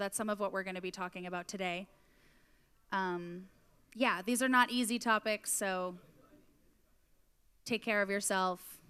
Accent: United States; moved away as an adult; now in Berlin, Germany; I'm originally from the States.

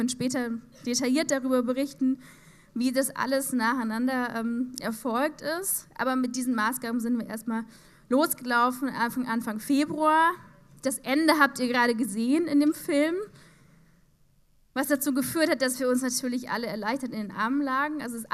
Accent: Berlin, Germany; Also wir kommen aus Berlin und haben da kleinere subkulturelle Kreise

